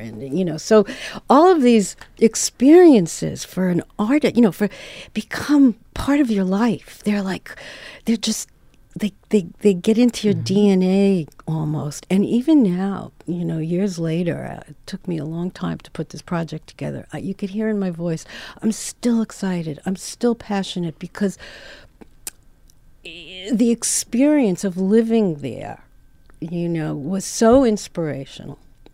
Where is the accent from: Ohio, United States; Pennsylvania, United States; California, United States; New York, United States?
New York, United States; Brooklyn; Because I'm from Brooklyn and we could just talk all day.